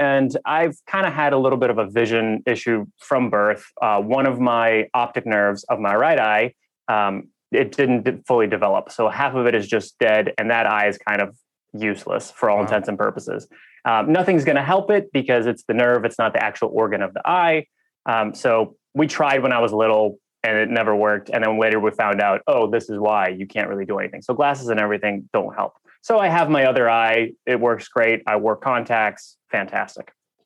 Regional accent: Russia; now in Nashville, United States; I'm originally from Russia

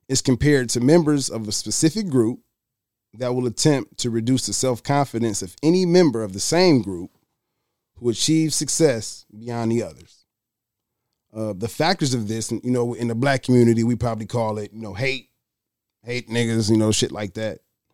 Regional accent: Detroit, Michigan, United States; You know, I'm from Detroit. I'm from the real Detroit. Like, I went to Detroit Public Schools. You know, I rode the D-Dot bus, A Coney Island.

